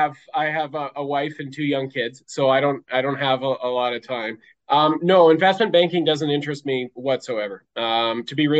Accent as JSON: {"language": "English", "town": "Seattle", "region": "Washington", "country": "United States", "tie": "born or raised there", "said": "And so I spent a good portion of my life kind of growing up around Seattle because my aunt and uncle lived there."}